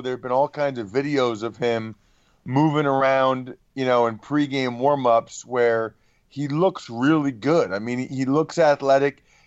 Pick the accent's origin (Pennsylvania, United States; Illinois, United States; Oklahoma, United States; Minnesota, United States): Pennsylvania, United States; Wyomissing; She's from my hometown, which is awesome, but I kind of like my 5 or 6 year run as the most famous person from Why Missing Pennsylvania